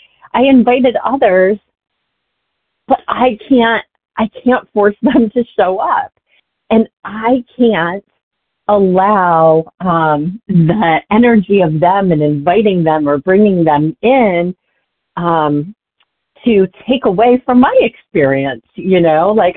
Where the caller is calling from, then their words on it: Massachusetts, United States; I am calling from Massachusetts.